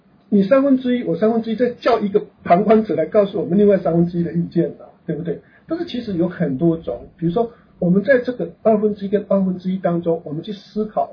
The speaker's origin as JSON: {"language": "Chinese", "country": "China", "said": "对，你去看我们中国人的智慧好了"}